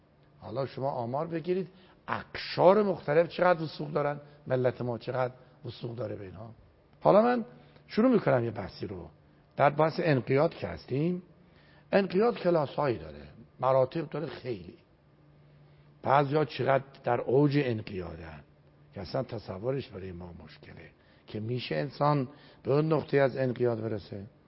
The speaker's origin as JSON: {"language": "Persian", "country": "Iran", "said": "من به عنوان یک ایرانی، من آتش میگیرم، میسوزم"}